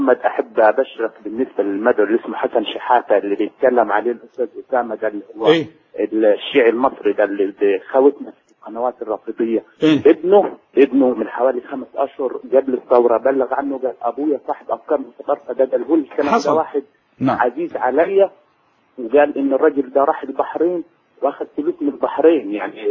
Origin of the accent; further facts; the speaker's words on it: Upper Egypt, Egypt; في البلد عندنا في الصعيد